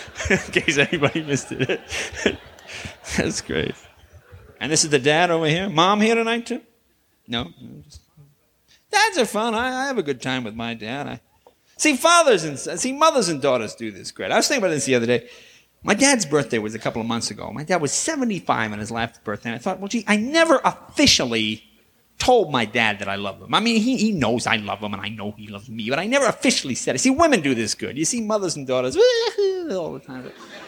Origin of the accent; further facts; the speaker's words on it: East, United States; I come from the East originally